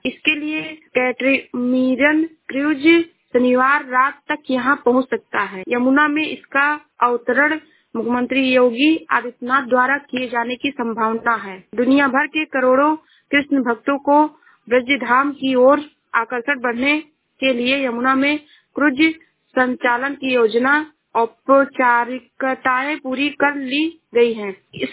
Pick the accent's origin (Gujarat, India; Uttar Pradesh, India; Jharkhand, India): Uttar Pradesh, India; Shravasti; मैं जिला श्रावस्ती से हूँ।